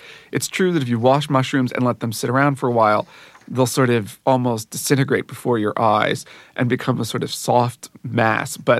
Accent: the North, United States; I'm not a Southerner. I'm a Northerner.

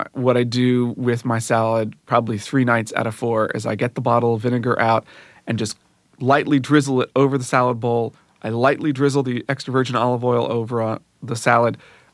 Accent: the North, United States; I'm not a Southerner. I'm a Northerner.

